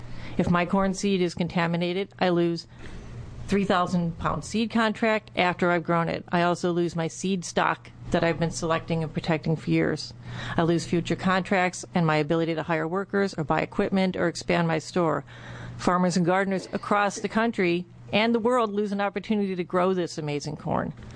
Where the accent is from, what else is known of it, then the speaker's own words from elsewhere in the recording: Oregon, United States; I'm from Josephine County. I'm close to the border with Jackson County, so I'm impacted by both counties